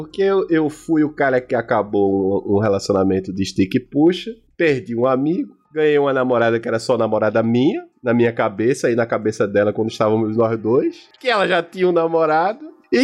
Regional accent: Janga, Pernambuco, Brazil; E eu fui buscar uma amizade lá de onde eu cresci. Eu não morava mais no Janga, eu tava morando em Olinda nessa época.

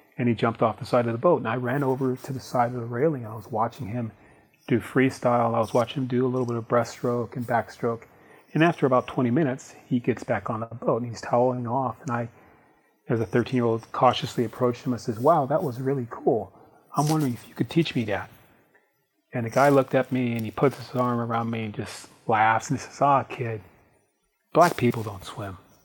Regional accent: San Diego, California, United States; I grew up in San Diego, California, and I've always loved the ocean.

